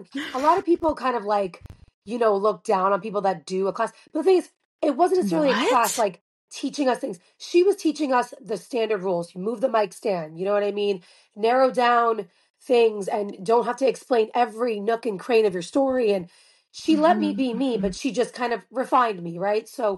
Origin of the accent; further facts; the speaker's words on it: Florida, United States; also born or lived in Los Angeles; Okay, so I'm from South Florida, right? But I lived in Los Angeles for 11 years.